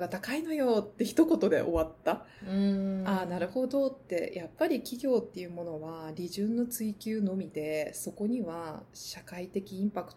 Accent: Kansai, Japan; 私は関西出身なので大阪でボランティア参加した時に

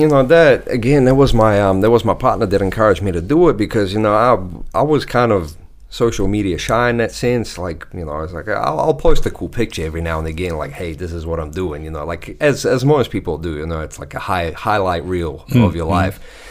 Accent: Russia; moved away; going right back to, you know, growing up in Russia, moving here, experiencing all these different things

